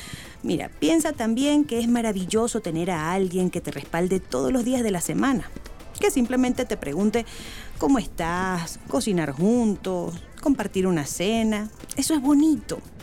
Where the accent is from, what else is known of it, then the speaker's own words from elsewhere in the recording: Venezuela; moved away; El caso es que nosotros dos salimos de Venezuela